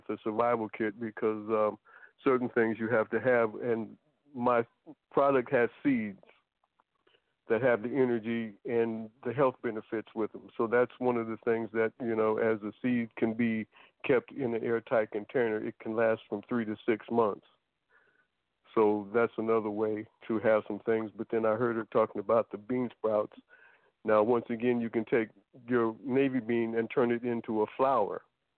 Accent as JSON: {"language": "English", "town": "Denver", "region": "Colorado", "country": "United States", "tie": "born or raised there", "said": "I was actually born and raised in Denver, Colorado."}